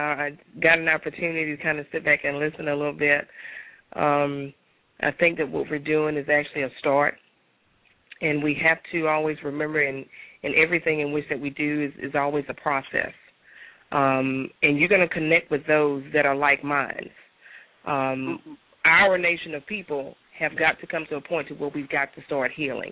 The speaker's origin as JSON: {"language": "English", "region": "Mississippi", "country": "United States", "said": "Right now, I know within my area, and I'm from Mississippi, there are some things in which that I'm working on here for the youth here."}